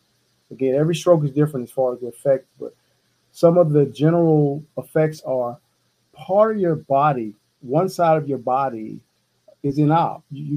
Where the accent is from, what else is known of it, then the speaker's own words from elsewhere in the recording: Atlanta, Georgia, United States; family members are here in Atlanta, East Atlanta, Decatur, around South Side, West Side, et cetera. We're from Atlanta. We come from meager beginnings.